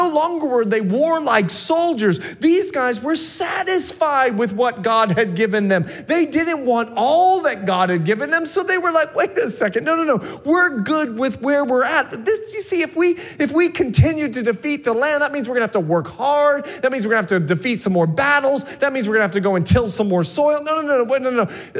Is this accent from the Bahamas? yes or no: yes; Bahamas; Now, I'm a Bahamian. I'm from the Bahamas.